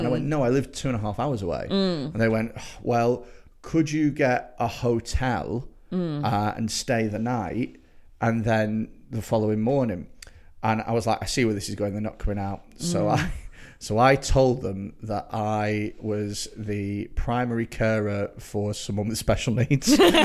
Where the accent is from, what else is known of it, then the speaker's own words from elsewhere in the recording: Preston, North West England, United Kingdom; I'm from Preston.